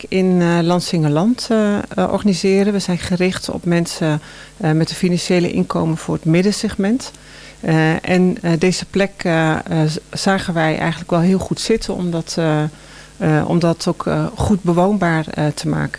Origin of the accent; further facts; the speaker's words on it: Bergschenhoek, South Holland, Netherlands; Ja, ik kom uit Bergshoek.